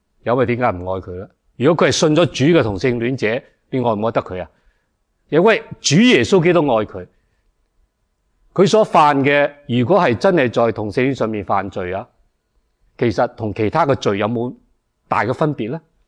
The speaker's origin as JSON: {"language": "Cantonese", "country": "China", "said": "我哋中国人对儿女比较会能够了解"}